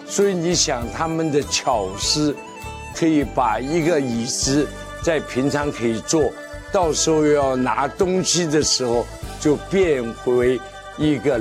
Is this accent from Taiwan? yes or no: no; China; 这张是黄花梨的桌子，我们中国人的国粹之一了。